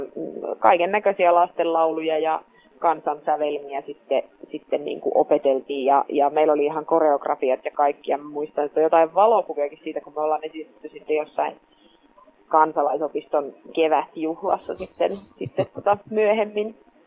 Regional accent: Kempele, North Ostrobothnia, Finland; also born or lived in Oulu; muutettiin Oulusta hieman alaspäin Kempeleeseen. Ja sitten mä olin Kempeleen Ylikylän koulussa ala-asteella

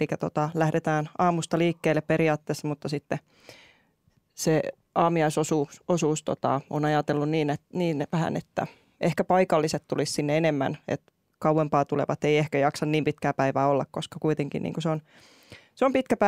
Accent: Loimaa, Southwest Finland, Finland; Alun perin itse asiassa olen Loimaalta kotoisin

